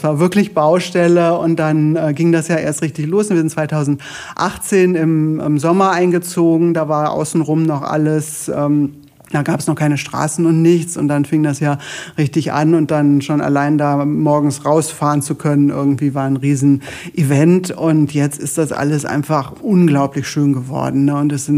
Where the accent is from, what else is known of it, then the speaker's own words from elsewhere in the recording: Düsseldorf, North Rhine-Westphalia, Germany; born there; now in Heilbronn, Germany; Ursprünglich bin ich in Düsseldorf geboren und bin jetzt hier schon aber sehr, sehr lange in Heilbronn, in den letzten Jahren halt auch tatsächlich ganz und gar hier angekommen.